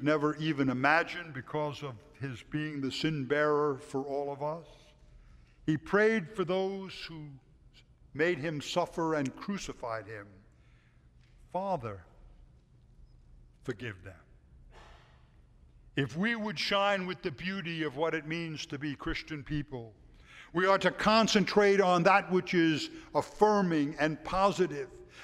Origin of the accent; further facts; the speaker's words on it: United States; born there; I'm glad and thankful that I'm an American, but do I thank God that I was born in this place?